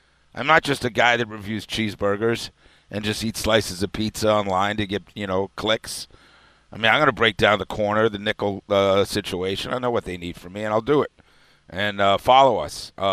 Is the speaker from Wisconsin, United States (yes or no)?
no; Chestnut Hill, Massachusetts, United States; I grew up in Chestnut Hill.